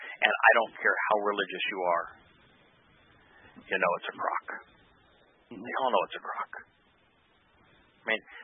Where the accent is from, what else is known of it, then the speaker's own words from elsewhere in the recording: Charlottesville, Virginia, United States; There's a restaurant called Mission Barbecue in my hometown.